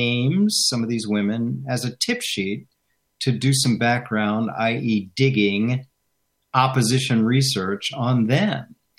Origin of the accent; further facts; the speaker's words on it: Washington, United States; I talked about my experience growing up in Washington, how things are different.